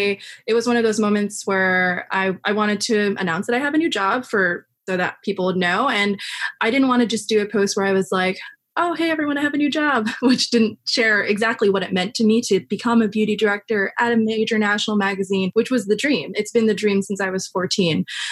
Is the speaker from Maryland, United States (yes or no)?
no; Queens, New York, United States; I just remember like the only reason why I was able to compete with people was because I grew up in Queens and I could commute into the city an hour and a half.